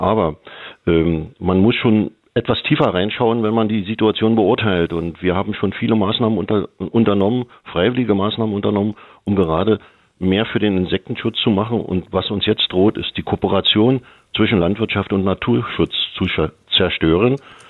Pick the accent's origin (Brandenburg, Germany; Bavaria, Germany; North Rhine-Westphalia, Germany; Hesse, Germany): Brandenburg, Germany; und ich bin Brandenburger, wir können in Brandenburg reinschauen